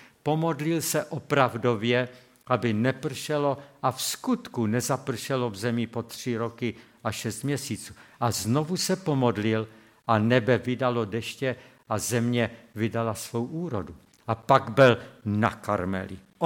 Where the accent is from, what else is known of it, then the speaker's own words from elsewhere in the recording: Silesia, Czechia; víte, my jsme tam ze Slezska jutřenka.